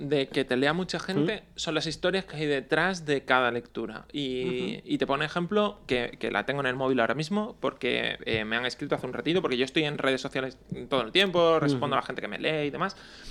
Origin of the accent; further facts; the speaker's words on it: Málaga, Andalusia, Spain; soy de Málaga y nos vamos a Granada